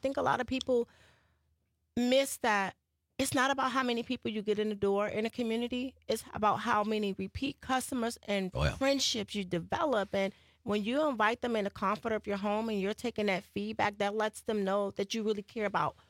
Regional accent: Chicago, Illinois, United States; I am. Okay. I'm from the South Side.

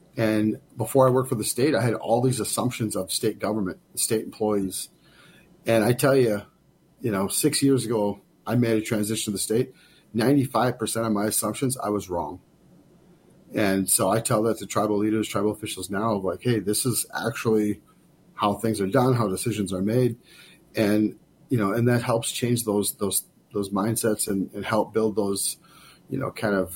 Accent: Cass Lake, Minnesota, United States; I grew up born and raised on Leech Lake in a town called Cass Lake. Some of you might know it's about 4 hours north of the metro area.

